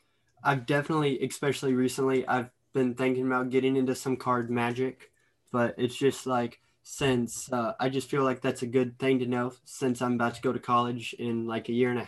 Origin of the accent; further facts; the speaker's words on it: El Paso, Texas, United States; I mean, I grew up in El Paso, Texas, so at the mall that was right near my grandmother's house, there was a magic shop